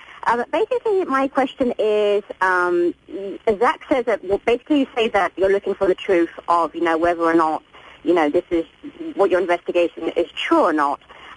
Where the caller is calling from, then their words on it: North Dakota, United States; Actually, North Dakota.